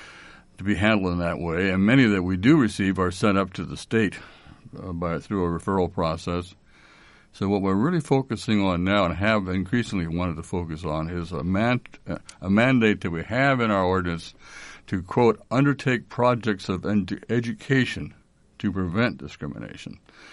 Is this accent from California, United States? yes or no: no; Carroll, Iowa, United States; born there; also born or lived in Des Moines, United States; now in Ames, United States; I came to Ames in 1972 from Des Moines. I was born in Carroll, Iowa, but I worked a couple of years in Des Moines in the city attorney's office there.